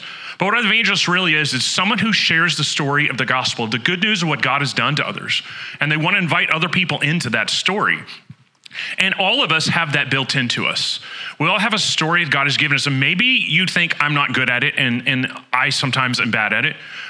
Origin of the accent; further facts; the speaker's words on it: Oklahoma, United States; So I grew up in Oklahoma.